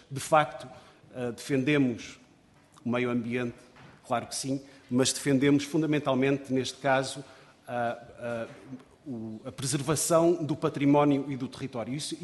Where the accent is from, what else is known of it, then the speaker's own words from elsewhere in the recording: Beira, Portugal; now in Minho, Portugal; eu não sou minhoto, eu sou beirão, estou no Minho há 5 anos, mas creio que já posso dizer que sou minhoto. Por afinidade, por escolha, melhor, por escolha, sou minhoto por escolha.